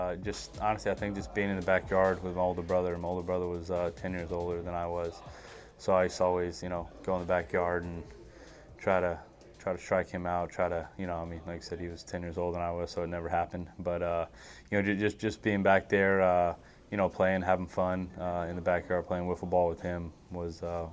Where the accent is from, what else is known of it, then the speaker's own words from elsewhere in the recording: Michigan, United States; born there; also born or lived in Florida / Colorado / Connecticut / Louisiana; now in Memphis, United States; I grew up all over the place. I was born in Michigan, lived in Florida, Colorado, Connecticut, Louisiana, New York. I went to high school and college in New York.